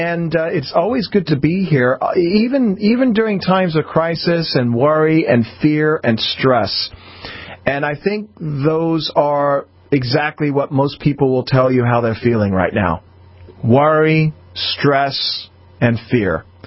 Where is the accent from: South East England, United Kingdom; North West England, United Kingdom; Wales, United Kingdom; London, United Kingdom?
London, United Kingdom; moved away; conference on Friday night with my family in England. I'm originally from London. Been here 43 years now. So I don't have much of an accent left